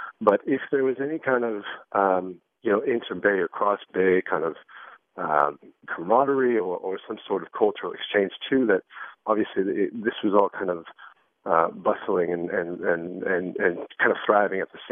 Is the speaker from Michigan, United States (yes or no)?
no; San Francisco, California, United States; I'm originally from San Francisco. My family's been here since the mid-40s, basically post-World War II. And they arrived at the shores of Dogpatch here in San Francisco.